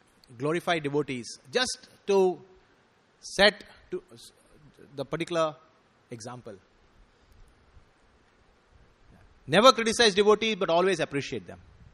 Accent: South India, India; since I hail from South India and I visit the South Indian temples

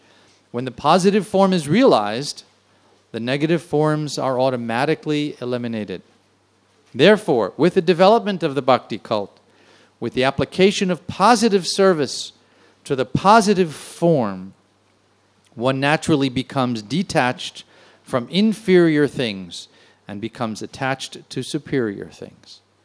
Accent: New York, United States

